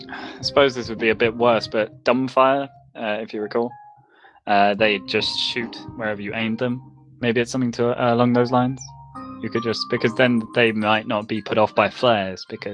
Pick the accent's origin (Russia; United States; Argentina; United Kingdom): United Kingdom; and I am British, so obviously I should know that.